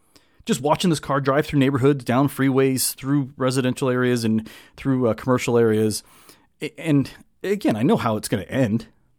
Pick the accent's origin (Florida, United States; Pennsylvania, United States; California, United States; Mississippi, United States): California, United States; Los Angeles; I grew up in the Southern California, Los Angeles, North Orange County area, and they happen all the time.